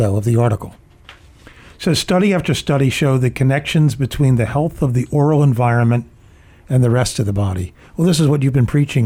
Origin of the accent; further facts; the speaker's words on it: Philadelphia, Pennsylvania, United States; Now, Dr. Edelson, you come from New York and I come from Philly.